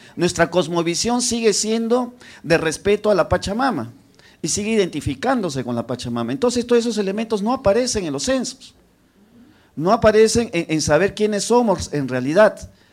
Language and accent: Spanish; Piura, Peru; En el caso de donde vengo, del pueblo de los Ayahuaca, allá en Piura, en la Sierra de Piura